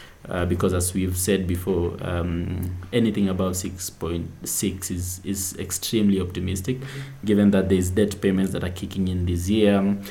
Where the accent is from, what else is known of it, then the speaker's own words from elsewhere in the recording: Kenya; I'm optimistic still as a Kenyan